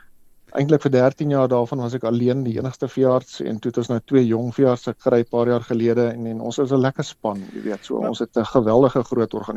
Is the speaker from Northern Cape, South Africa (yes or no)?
no; Stellenbosch, Western Cape, South Africa; also born or lived in Pretoria; ek's in Pretoria gebore, 'n bietjie paar jaar hier op die Hoëveld en toe is ons familie af Stellenbosch toe. Ek het daar eintlik maar groot geword. Gematrikuleer by Paul Roos Gimnasium